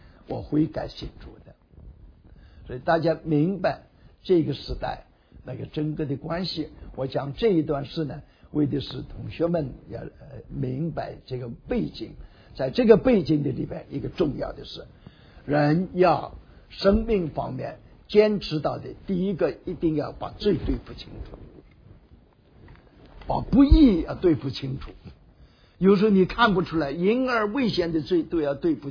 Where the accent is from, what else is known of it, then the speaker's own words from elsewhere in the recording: Shandong, China; 他在安丘离我的家乡的村呢只有40华里，他做了传道10年，